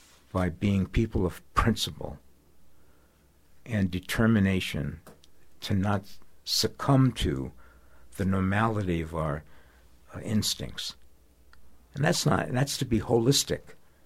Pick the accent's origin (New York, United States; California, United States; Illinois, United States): New York, United States; Bronx; I was in the Marines. I'm from the Bronx, 2 miles from the Bronx.